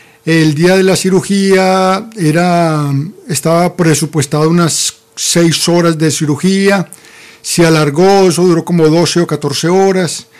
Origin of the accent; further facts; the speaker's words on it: Armenia, Quindío, Colombia; Nosotros somos de Armenia, estábamos en Bogotá